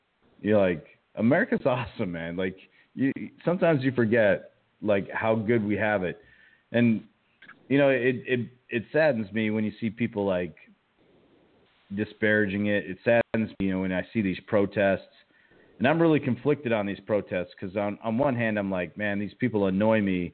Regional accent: Canada; being born Canadian is the coolest thing that's ever happened to me.

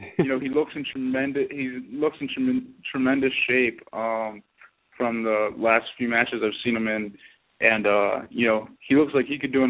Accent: Pennsylvania, United States; now in Georgia, United States; I'm originally from Pennsylvania, so coming, trying to break into the Georgia scene has been a little tough.

